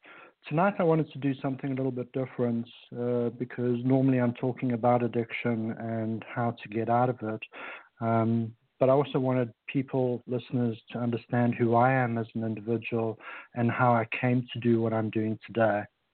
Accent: Harare, Zimbabwe; born there; So first of all, I was born in Rhodesia, which is now called Zimbabwe, in a city called Salisbury, which is now called Harare.

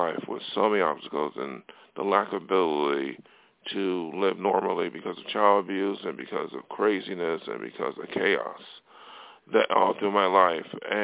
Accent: Buffalo, New York, United States; now in Los Angeles, United States; I did not plan out to be an artist and come to L.A. from my hometown, upstate New York, Buffalo, because that was not in the cards, you know.

